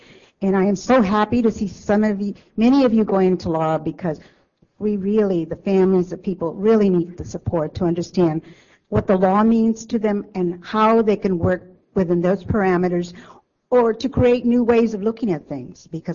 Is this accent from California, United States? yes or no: yes; California, United States; now in Washington, United States; As I mentioned earlier, I was raised in California. I'm a migrant child, and I work with migrant families. I work here in Washington, D.C.